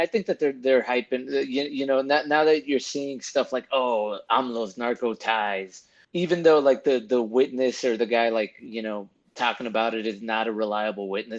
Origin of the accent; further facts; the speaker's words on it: Nuevo León, Mexico; I mean, I'm not from that state. I'm from Nuevo León, the kind of a kid from the Northeast.